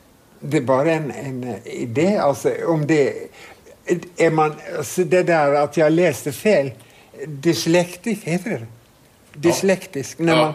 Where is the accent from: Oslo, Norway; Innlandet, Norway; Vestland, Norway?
Vestland, Norway; Naustdal; i detta ställe Naustdal där jag kommer ifrån